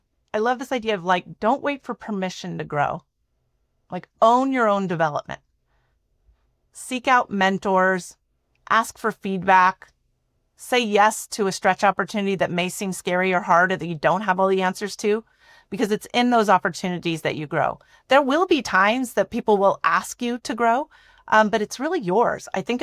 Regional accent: Maine, United States; I grew up in Maine in the Northeast, and I've only spoken English through my life.

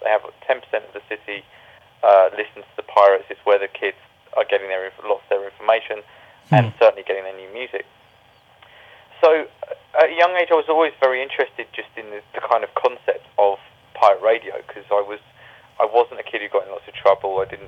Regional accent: London, United Kingdom; I grew up in London, as you said

